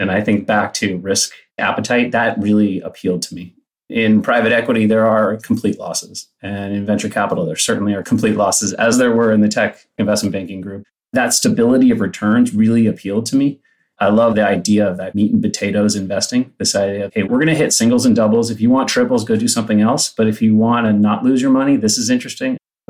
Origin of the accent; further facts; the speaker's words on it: Palo Alto, California, United States; I grew up in Palo Alto. I was a public high school kid.